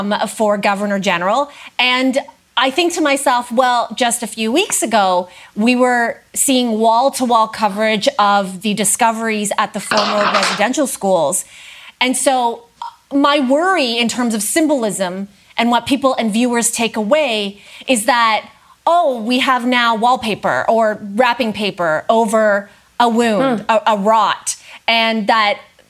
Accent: Canada; as a Canadian

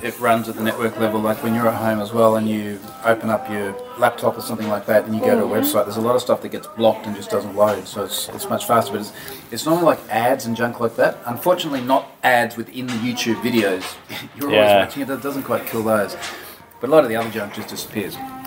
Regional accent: Australia; because we're Australian, we don't have heated floors.

